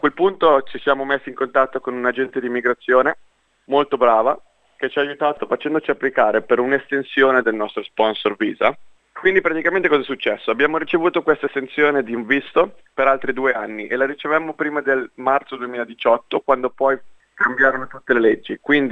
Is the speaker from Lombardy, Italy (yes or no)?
no; Piedmont, Italy; moved away as an adult; now in Australia; Sono partito dall'Italia quando avevo 21 anni, perché non vedevo più un futuro lì, specialmente nel paesino piccolo da dove arrivavo io, in Piemonte